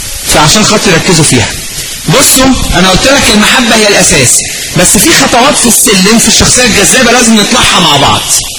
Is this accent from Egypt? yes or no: yes; Egypt; الأسماء، زي عندنا في مصر أهو بالظبط، بيقروا أسماء.